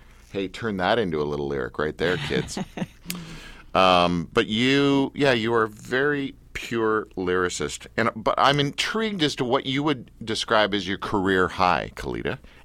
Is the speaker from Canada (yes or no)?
yes; Richmond Hill, Ontario, Canada; because I grew up in Richmond Hill, and a lot of the Heisey Hill gang, a lot of Mennonites apparently kind of hung out there.